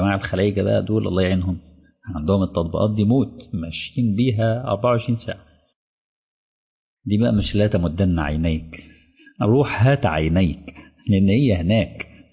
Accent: Mansoura, Dakahlia, Egypt; وانا راجل من المنصوره وجاي ليا شغل اكون مدرس في الدمام،

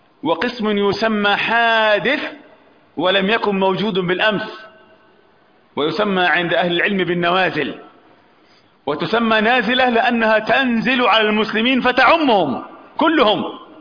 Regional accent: Egypt; ولكن عندنا في مصر الله به عليم

